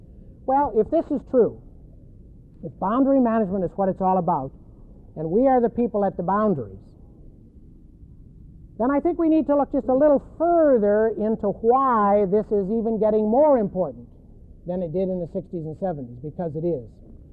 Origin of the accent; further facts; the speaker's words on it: New England, United States; remember, I'm from New England, where all those old businesses were